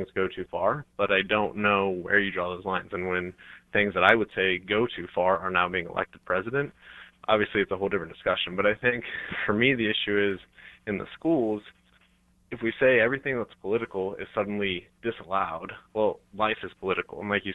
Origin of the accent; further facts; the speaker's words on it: United States; You know, I grew up in the States, was 100% free speech, everything's allowed